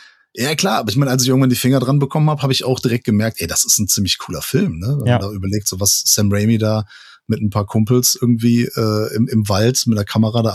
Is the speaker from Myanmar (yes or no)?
no; Portugal; für mich auch als Portugiese in Sommerferien immer in Portugal gewesen.